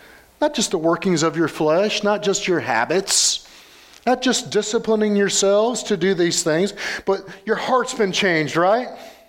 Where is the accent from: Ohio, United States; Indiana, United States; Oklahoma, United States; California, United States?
Indiana, United States; Which technically I'm not a Yankee, I'm from Indiana.